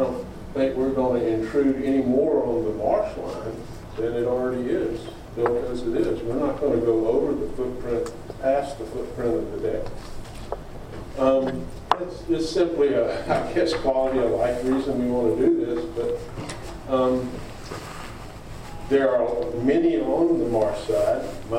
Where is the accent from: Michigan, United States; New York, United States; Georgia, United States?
Georgia, United States; Savannah; and I live in 45 Chippewa Trove, and I'm originally from Savannah, moved away for different business reasons, and have come back in November of 2014.